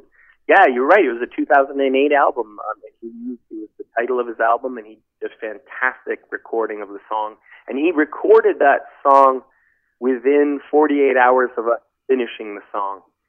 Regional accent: Ontario, Canada; There was a man up north, he wrote a review of one of my shows, up in my hometown, actually, of Cochiner, Ontario.

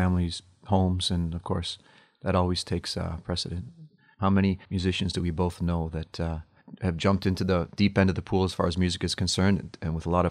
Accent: Toronto, Ontario, Canada; John and I are born and raised in Toronto

